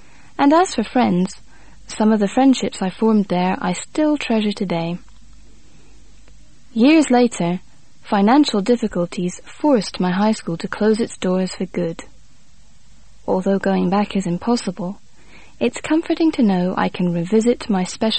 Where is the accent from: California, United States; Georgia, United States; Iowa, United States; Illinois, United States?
Illinois, United States; Chicago; all of which happened to be located in or near my hometown of Chicago.